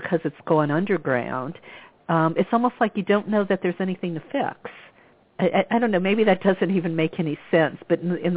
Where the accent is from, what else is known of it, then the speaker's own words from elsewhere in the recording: Bible Belt, United States; I grew up a Catholic in the Bible Belt, and I was fortunate that my family wasn't real religious.